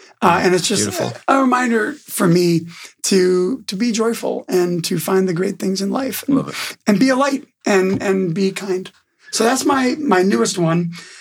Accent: Maine, United States; also born or lived in Los Angeles; I grew up in Maine, lived in Los Angeles, live here now.

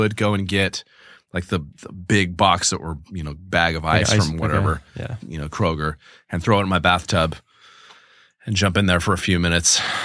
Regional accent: California, United States; my brain, which is still functioning basically as a Californian, cannot comprehend like a Chicago winter.

